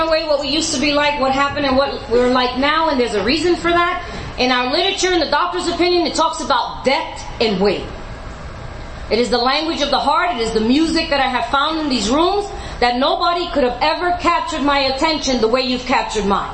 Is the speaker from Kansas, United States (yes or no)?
no; New York City, New York, United States; now in California, United States; Okay, I always say I'm from New York, but I live in California. I'm the Puerto Rican girl from New York City. I don't know if you got Puerto Ricans out here.